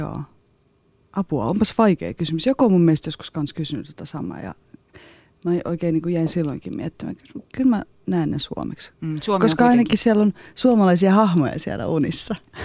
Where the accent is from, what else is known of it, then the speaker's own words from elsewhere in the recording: Georgia; also born or lived in Petrozavodsk, Russia / Russia; mä oon syntynyt Petroskoissa, heti sitä aika nopeasti kotiuduin Georgia, niin mä seilasin aika pitkälti Georgia-Venäjän väliä.